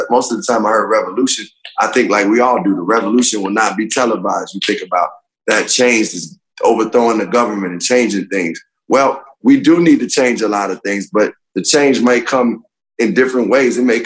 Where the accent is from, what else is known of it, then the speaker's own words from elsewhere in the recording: Chicago, Illinois, United States; I'm not only choosing Michael because I'm from Chicago